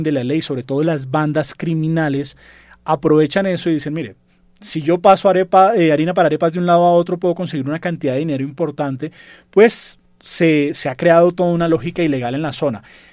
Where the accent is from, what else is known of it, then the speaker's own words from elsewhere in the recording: Colombia; Porque en este momento somos los colombianos los que hemos prohibido el paso